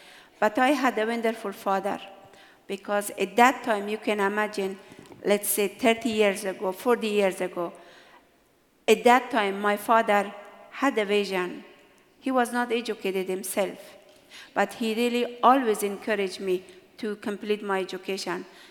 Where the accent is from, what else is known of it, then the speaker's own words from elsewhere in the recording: Afghanistan; when I was growing up in Afghanistan, I just day to day, I saw that many women are being taken to the graveyard because they were delivering baby.